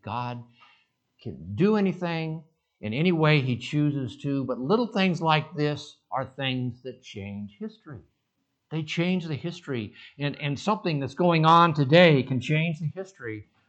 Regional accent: Sedona, Arizona, United States; when I was little and growing up in Sedona, running around behind the hotel with my toys

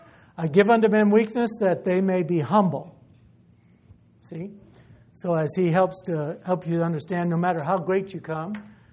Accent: United States; born there; That for whatever reason I was born here in America. I thank God for that.

